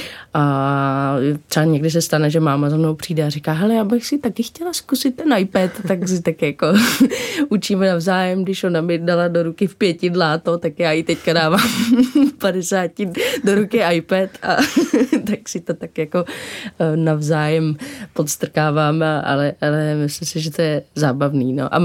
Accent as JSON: {"language": "Czech", "town": "Dobřichovice", "region": "Central Bohemian Region", "country": "Czechia", "tie": "born or raised there", "said": "Já jsem vyrůstala od 3 v Dobřichovicích, což je kousek od Prahy a je to úplně asi si myslím, že úplně skvělý místo na vyrůstání, protože pořád to byla vlastně v té době vesnice"}